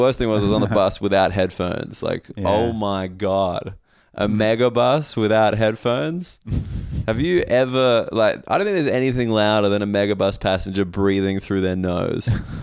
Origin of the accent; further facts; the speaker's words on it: Australia; now in United Kingdom; I'm an Australian in the UK.